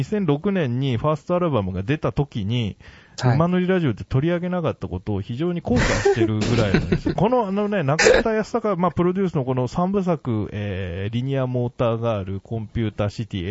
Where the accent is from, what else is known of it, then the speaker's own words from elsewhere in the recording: Hiroshima, Japan; 僕広島の出身ですから